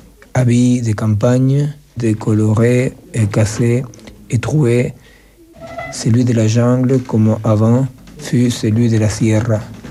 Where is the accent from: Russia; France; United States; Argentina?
Argentina; Et le 22 août, chez nous en Argentine, c'est le jour qu'on appelle le jour du guerrillero héroïque.